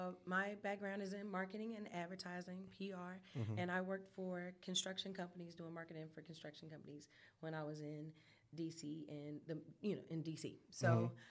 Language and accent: English; Charlotte, North Carolina, United States; I am from Charlotte. I'm from the west side of Charlotte, Office Boulevard. I went to Myers Park High School, South Mech High School.